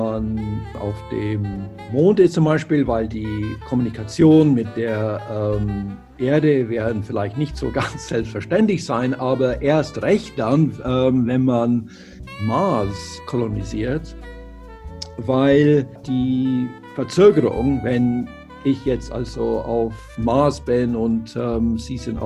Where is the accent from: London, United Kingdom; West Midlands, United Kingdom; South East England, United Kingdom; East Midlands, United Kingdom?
South East England, United Kingdom; first language English; German is a second language; ich bin aus Südostengland und habe also dann spreche also dann mit englischer Standardsprache.